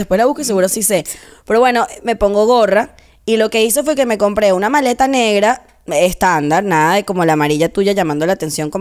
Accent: Capital District, Venezuela; yo crecí en Plaza Venezuela de nuevo.

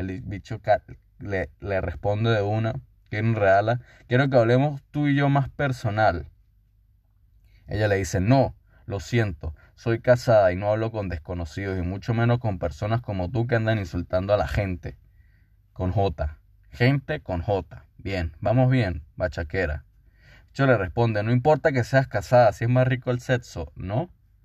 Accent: Venezuela; Y aquí nace la frase que nos identifica como venezolanos, como cualquier vaina.

